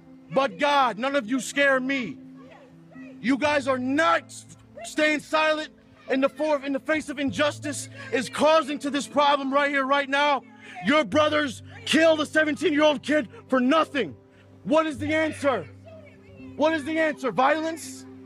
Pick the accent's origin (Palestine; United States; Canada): Palestine; Gaza Strip; I'm from Gaza. Do any of you know what Gaza is?